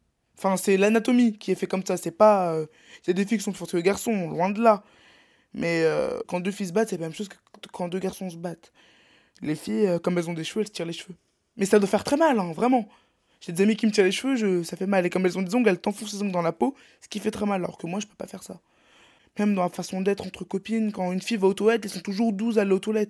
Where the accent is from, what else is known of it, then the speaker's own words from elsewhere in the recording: Brittany, France; Ouais, je suis breton. Oui, j'aime les crêpes, j'aime le beurre salé, donc oui, je suis breton.